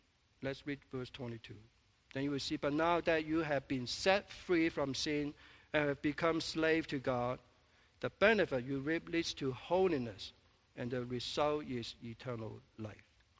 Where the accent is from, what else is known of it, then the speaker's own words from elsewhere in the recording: Canada; So we still live like a Chinese, but I'm a Canadian.